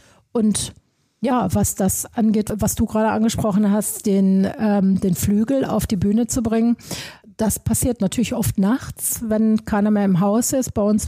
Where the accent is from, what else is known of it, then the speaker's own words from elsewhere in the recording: North Rhine-Westphalia, Germany; Ich komme ja ursprünglich aus dem Ruhrgebiet